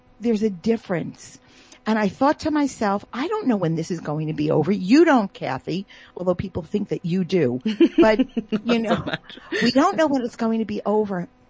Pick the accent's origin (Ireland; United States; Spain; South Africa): South Africa; I'm so South African.